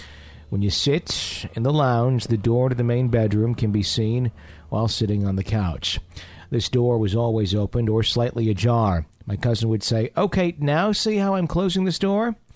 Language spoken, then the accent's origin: English; Perth, Western Australia, Australia; So I'm originally from Perth in Western Australia.